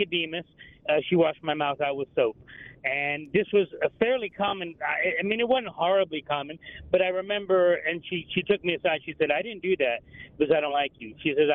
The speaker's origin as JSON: {"language": "English", "town": "Brooklyn", "region": "New York", "country": "United States", "tie": "born or raised there", "lives_now": "Columbus, United States", "said": "I'm also from Brooklyn, and I went to PSA in the Heights, in Brooklyn Heights, and I was a very bad, bad, bad child."}